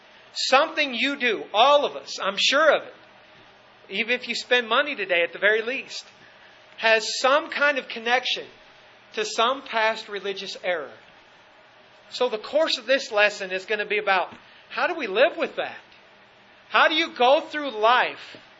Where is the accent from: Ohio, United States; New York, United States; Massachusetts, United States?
Ohio, United States; Canton; I grew up near Canton, Ohio, and spent my childhood several times going to the Pro Football Hall of Fame.